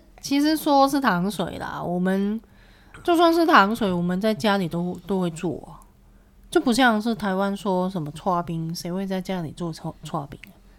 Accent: Hong Kong; 从来没吃过，身为一个香港人。

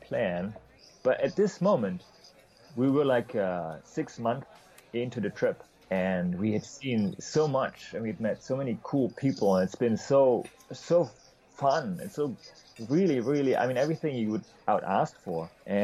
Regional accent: eastern Germany, Germany; I grew up in Eastern Germany, which made it really nearly impossible to travel any place, really.

